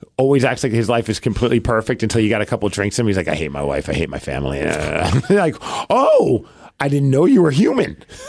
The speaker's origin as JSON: {"language": "English", "region": "New York", "country": "United States", "tie": "born or raised there", "said": "I grew up in New York and you grew up on the East Coast."}